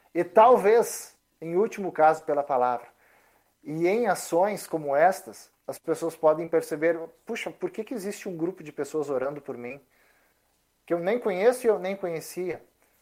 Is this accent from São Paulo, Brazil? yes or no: no; Sapiranga, Rio Grande do Sul, Brazil; born there; Eu vi uma imagem diante do hospital onde eu nasci, em Sapiranga